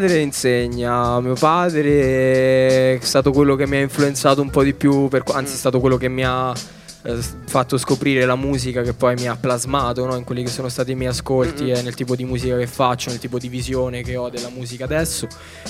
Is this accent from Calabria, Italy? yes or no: yes; Trebisacce, Calabria, Italy; Vengo dalla Calabria, da un paesino di 10.000 abitanti in provincia di Cosenza che si chiama Trebisacce.